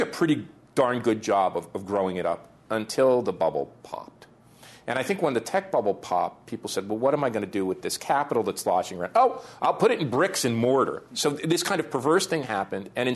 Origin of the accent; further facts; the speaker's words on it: New Jersey, United States; when I was growing up, when we were growing up in New Jersey, they were suburbs of New York.